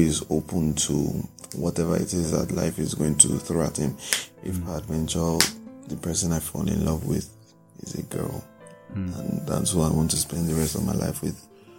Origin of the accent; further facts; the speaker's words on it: Nigeria; I'm a Nigerian. I'm gay. I'm also a student in the University of Ibadan.